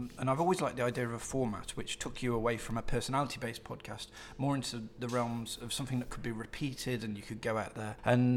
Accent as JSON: {"language": "English", "region": "West Midlands", "country": "United Kingdom", "lives_now": "London, United Kingdom", "said": "I live with my wife and son in West London. I'm from Staffordshire originally, which is a little county right in the middle of England."}